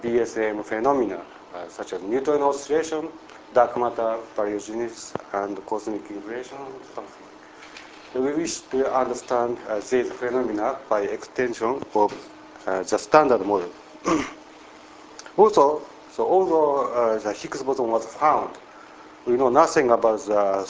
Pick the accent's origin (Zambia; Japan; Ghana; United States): Japan; Toyama; from University of Toyama. Toyama is located here in Japan. This is my country, and this is my town, and this is Tsubake.